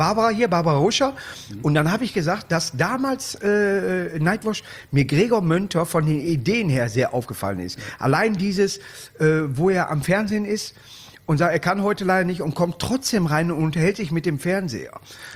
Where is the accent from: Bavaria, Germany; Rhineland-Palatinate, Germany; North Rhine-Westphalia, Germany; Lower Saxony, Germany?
North Rhine-Westphalia, Germany; Duisburg; aus meiner Heimatstadt Duisburg